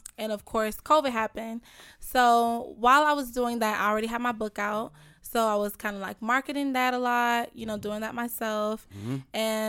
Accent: Tampa, Florida, United States; also born or lived in Sebring; I'm from Tampa. Well, I'm kind of from Sebring, Florida. I don't know where everybody know what that is, but it's a small city outside of Tampa, but I was raised here.

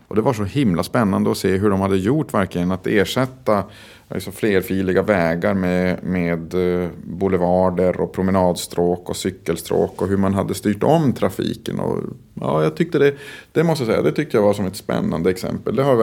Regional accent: Luleå, Norrbotten County, Sweden; som aldrig hade skett i min uppväxt i Luleå på 70-80-talet

